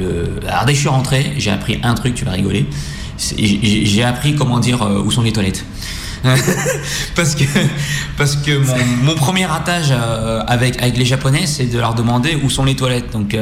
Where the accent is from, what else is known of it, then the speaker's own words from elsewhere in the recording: Saint-Étienne, Auvergne-Rhône-Alpes, France; moved away as an adult; now in Paris, France; Je suis né à Saint-Étienne, donc c'est pour ça que voilà, j'ai vécu à Saint-Étienne jusqu'à mes 18 ans.